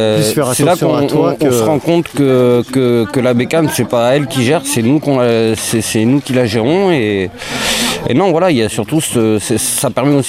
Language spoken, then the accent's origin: French; Bordeaux, Nouvelle-Aquitaine, France; Moi, je viens de Bordeaux.